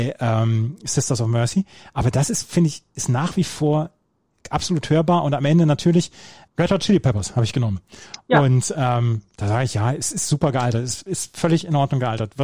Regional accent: Minden, North Rhine-Westphalia, Germany; Wir in Ostwestfalen, wir wussten, was gut ist.

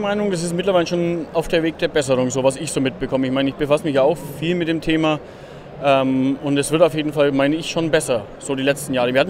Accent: Bavaria, Germany; wir kommen ja auch aus Mittelfranken bei Ansbach, das passt ja.

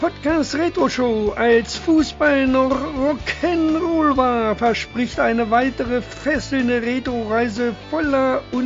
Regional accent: Clausthal-Zellerfeld, Lower Saxony, Germany; born there; Als Erstklässler in meiner Geburtsstadt Clausthal-Zellerfeld

